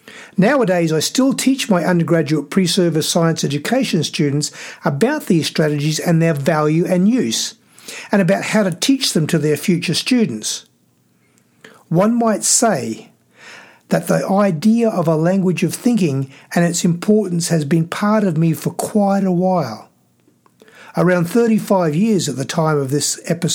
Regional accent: Queensland, Australia; also born or lived in Victoria; I had moved from Victoria to a new school in my home state of Queensland

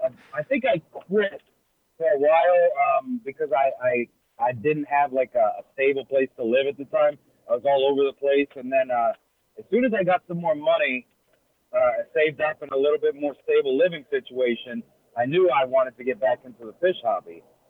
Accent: Houston, Texas, United States; And I grew up in Houston, Texas, and I started off just catching fish in what we call the bayou

